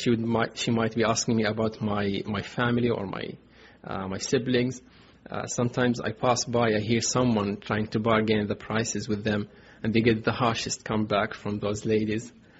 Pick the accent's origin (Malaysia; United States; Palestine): Palestine; Rafah, Gaza Strip; I come from Rafah refugee camp. It's in the far south, lies by the Egyptian border and the Israeli borders as well.